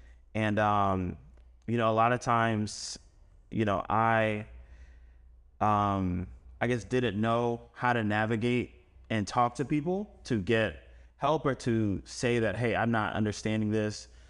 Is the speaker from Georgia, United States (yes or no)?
yes; Atlanta, Georgia, United States; I came from Atlanta and went to Morehouse School of Medicine.